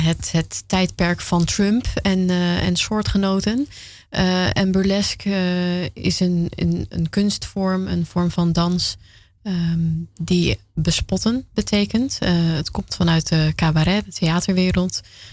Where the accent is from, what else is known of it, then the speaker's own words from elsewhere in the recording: Amsterdam, North Holland, Netherlands; ik kom uit Amsterdam.